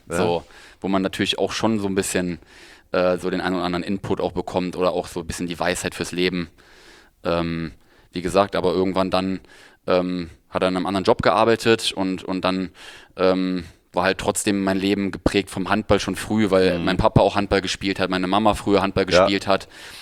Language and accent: German; St. Hubert, North Rhine-Westphalia, Germany; Des Westens, aus NRW. Die nächstgrößere Stadt ist Kempen, dann kommt Krefeld, Düsseldorf.